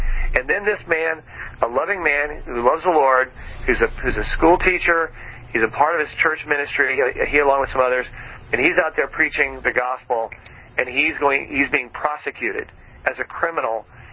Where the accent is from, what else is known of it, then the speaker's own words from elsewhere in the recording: Texas, United States; You know, I'm a Texan, too. I went to school in Texas.